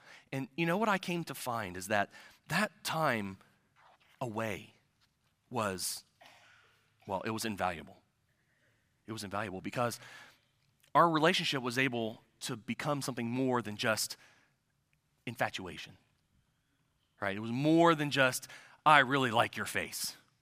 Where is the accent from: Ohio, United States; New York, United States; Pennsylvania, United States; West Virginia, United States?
Ohio, United States; She was from Mississippi. I was from Ohio. Two worlds colliding.